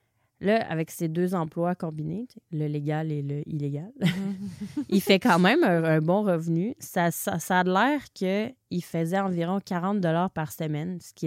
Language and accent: French; Quebec City, Quebec, Canada; Nous, on se rappelle qu'on vient de Québec.